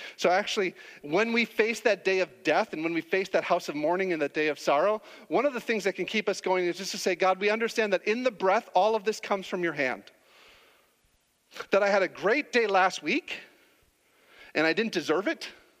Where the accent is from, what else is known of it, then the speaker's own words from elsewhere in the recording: United States; now in Canada; I'm American